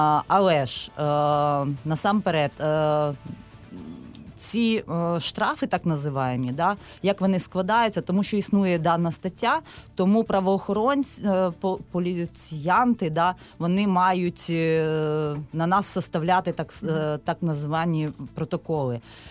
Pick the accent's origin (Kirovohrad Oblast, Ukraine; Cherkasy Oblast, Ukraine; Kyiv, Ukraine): Kirovohrad Oblast, Ukraine; Kropyvnytskyi; я сама з Кропивницького, колишнього Кіровограду